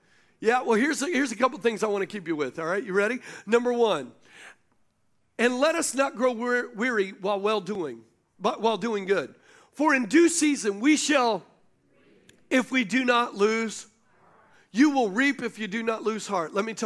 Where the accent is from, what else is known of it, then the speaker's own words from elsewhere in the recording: the South, United States; I come from the South. Need I say more? There is a culture out there that totally disagrees with everything I just said.